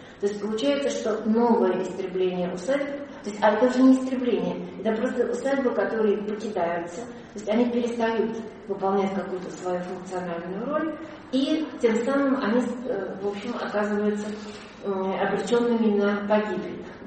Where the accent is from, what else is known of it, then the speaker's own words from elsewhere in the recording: Pskov, Pskov Oblast, Russia; я сама из Пскова, как бы.